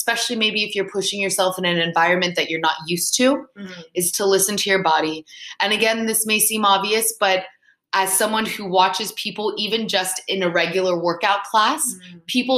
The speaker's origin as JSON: {"language": "English", "town": "Miami", "region": "Florida", "country": "United States", "said": "and I'm from Miami, so I am used to working out in not just high heat, but really, really high, thick humidity."}